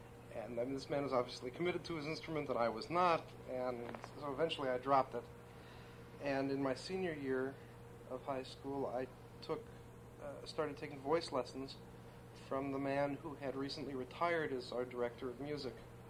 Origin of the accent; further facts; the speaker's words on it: Brighton, New York, United States; I grew up in the Brighton school systems, which Brighton is a suburb of Rochester.